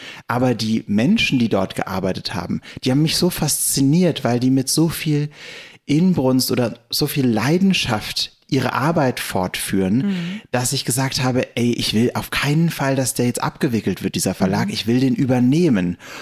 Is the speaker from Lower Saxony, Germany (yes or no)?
no; Berlin, Germany; Ich bin ein Berliner Kind. Das heißt, ich bin im Süden von Berlin aufgewachsen, in Lankwitz, bin dann zur Schule gegangen nach Neukölln, habe sofort nach dem Abi gesagt, okay, nichts hält mich mehr in Lankwitz, ich ziehe nach Kreuzberg, wo ich bis heute wohne.